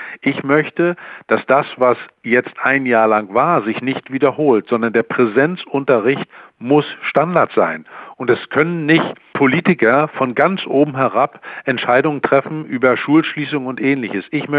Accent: Mecklenburg-Vorpommern, Germany; Ich komme, wie ich sagte, aus Mecklenburg-Vorpommern.

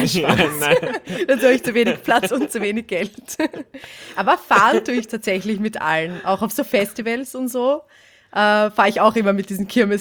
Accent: Vienna, Austria; ich komme aus Wien

